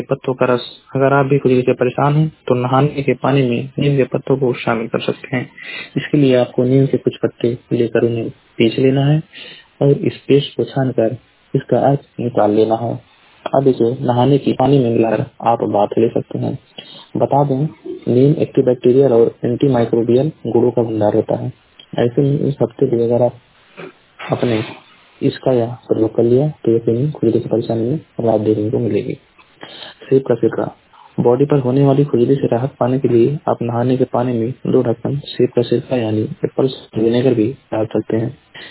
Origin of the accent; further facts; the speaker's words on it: Maharajganj, Uttar Pradesh, India; मैं जिला महाराजगंज का निवासी हूँ।